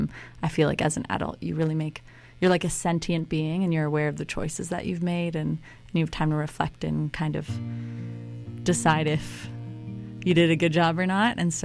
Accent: Barrie, Ontario, Canada; I'm from Barrie, Ontario

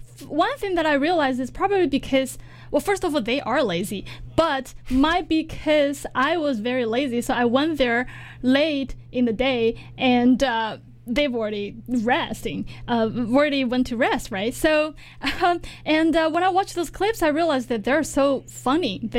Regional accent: Chengdu, Sichuan, China; First of all, I come from Chengdu, where like that is exactly where one of the hometowns of pandas, right?

